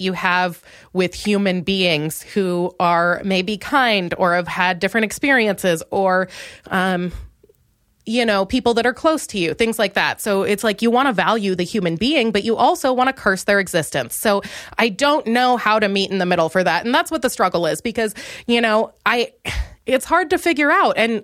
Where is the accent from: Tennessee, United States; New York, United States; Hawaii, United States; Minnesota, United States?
Minnesota, United States; and I'm from Minnesota, and I am starting to realize how intense that is because, oh boy, it is oofta, you know, it is subtle, but, and I'm pretty loud for Minnesota